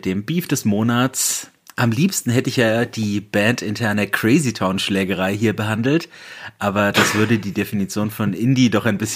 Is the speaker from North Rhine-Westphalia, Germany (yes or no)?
no; Bamberg, Bavaria, Germany; aus meiner Heimatstadt Bamberg